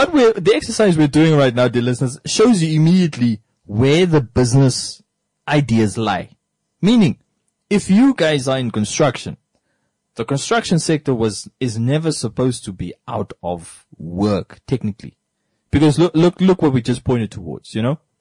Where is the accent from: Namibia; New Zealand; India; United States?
Namibia; Rehoboth, Hardap; also born or lived in Windhoek; That's something we grew up with in Rehoboth also. I didn't see it in Windhoek in 1999 when we moved from Rehoboth to Windhoek.